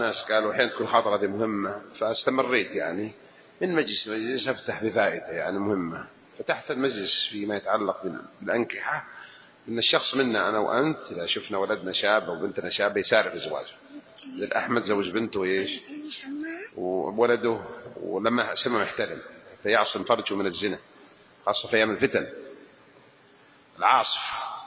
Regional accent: Jeddah, Makkah Province, Saudi Arabia; حصلت عندنا في جدة هنا في حجاز سعوديون يسمونها ملكة

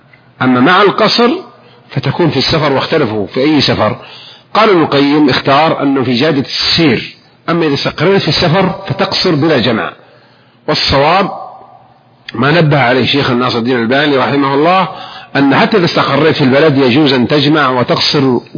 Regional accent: Jeddah, Makkah Province, Saudi Arabia; مثلي أنا من أهل جدة

